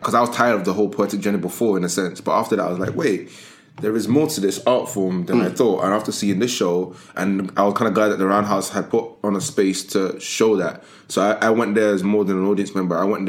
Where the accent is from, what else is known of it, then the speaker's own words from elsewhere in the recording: Nigeria; as a Nigerian, I could relate to everything he was doing.